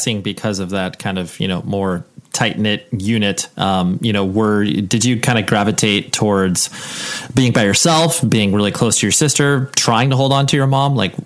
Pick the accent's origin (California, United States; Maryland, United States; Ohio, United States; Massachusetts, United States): Massachusetts, United States; But yeah, born and raised in the East Coast in Massachusetts.